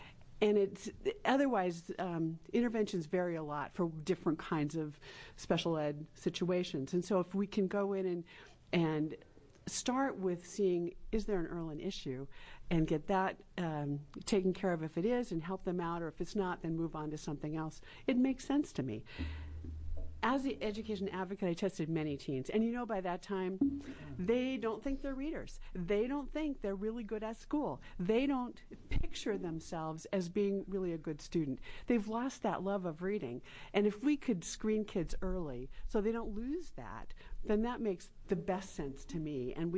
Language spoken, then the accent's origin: English; Lyons, Oregon, United States; I'm from Lyons, Oregon, in Marion County.